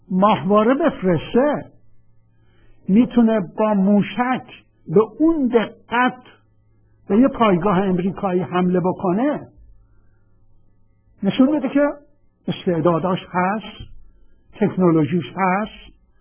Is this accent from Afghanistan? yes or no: no; Iran; moved away; موقعی که من از ایران بیرون اومدم اینطور فکر نمی کردم